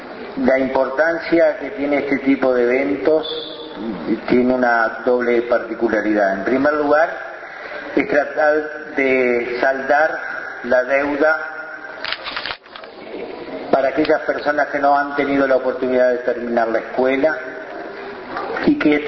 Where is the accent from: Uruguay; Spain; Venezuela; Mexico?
Uruguay; no solamente a nosotros como uruguayos, como ciudadanos